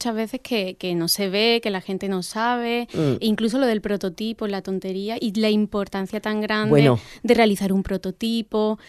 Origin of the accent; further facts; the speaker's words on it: Cádiz, Andalusia, Spain; now in El Puerto de Santa María, Spain; Yo soy de Cádiz, capital. Pero bueno, yo en el puerto viviendo muchos años, me vine a estudiar aquí bachillerato artístico, así que ya me quedé en el puerto